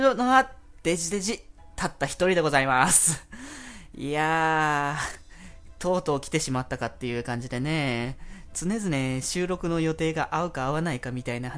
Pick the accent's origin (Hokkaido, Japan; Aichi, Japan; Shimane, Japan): Aichi, Japan; now in Tokyo, Japan; 僕今は現在東京に今住んでるんですけど、地元は愛知なんですよね。